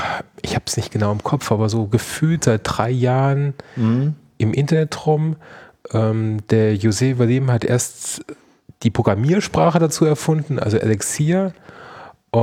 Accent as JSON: {"language": "German", "town": "Neuwied", "region": "Rhineland-Palatinate", "country": "Germany", "said": "Ich bin Geschäftsführer der MUMA GmbH. Ich komme aus Neuwied bzw. Koblenz."}